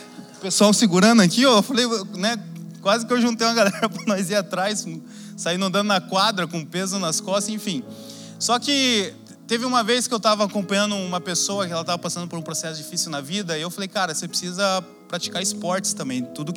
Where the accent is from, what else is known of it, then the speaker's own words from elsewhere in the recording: Brazil; Obviamente, como brasileiro, futebol é o esporte que eu mais gosto